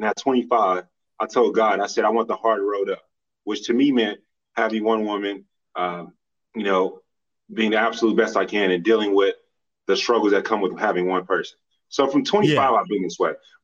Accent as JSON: {"language": "English", "town": "Dallas", "region": "Texas", "country": "United States", "said": "I'm from Dallas."}